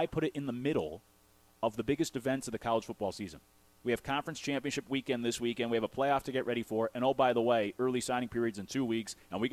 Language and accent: English; Northeast, United States; I don't hide the fact I'm from the Northeast. I've been working and living in the South now here for almost 8 years.